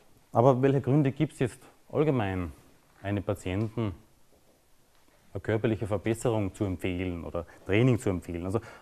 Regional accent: Burgenland, Austria; Und ich komme aus dem Burgenland.

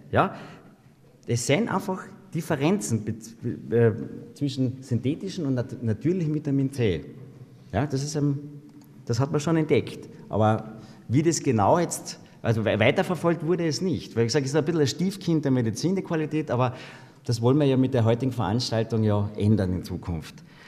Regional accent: Austria; Nicht bei uns in Österreich zum Glück, weil wir haben ja noch das Vollkorn, das haben wir ja auch.

